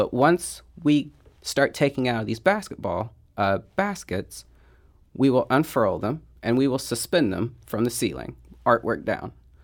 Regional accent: Illinois, United States; I'm from a very small town. I'm from the Illinois side, Southern Illinois.

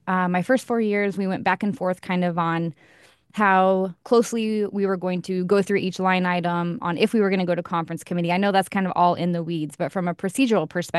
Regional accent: Springfield, United States; Born and raised in Springfield and really just been the opportunity of a lifetime to represent my hometown up here in the Capitol.

